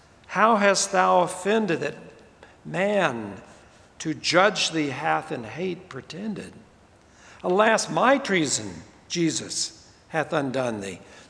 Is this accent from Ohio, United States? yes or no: no; Tulsa, Oklahoma, United States; also born or lived in Guthrie; I was born in Guthrie, Oklahoma, a little town right in the middle of the state. But I grew up in the big city of Tulsa, which is in the northeastern part of the state